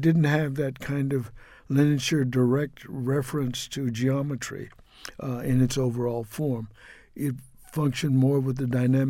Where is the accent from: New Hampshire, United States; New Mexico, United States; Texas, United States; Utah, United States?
Texas, United States; Houston; that's the address of my family in the house that I grew up in Houston.